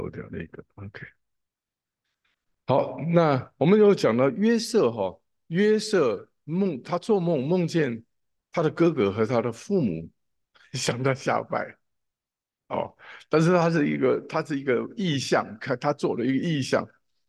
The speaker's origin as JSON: {"language": "Chinese", "country": "China", "said": "我们中国人有一句话讲做\"莫齿难忘\""}